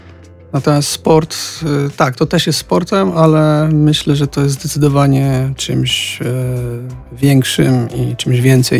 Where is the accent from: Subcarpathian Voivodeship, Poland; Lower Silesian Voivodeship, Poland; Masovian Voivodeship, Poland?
Lower Silesian Voivodeship, Poland; Wrocław; born there; Tak, urodziłem się we Wrocławiu.